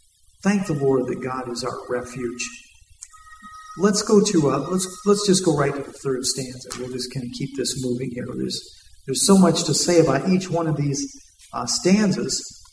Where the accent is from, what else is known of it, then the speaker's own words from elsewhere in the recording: Denver, Colorado, United States; We're from Denver, Colorado, and so, you know, we take long drives through like New Mexico and Arizona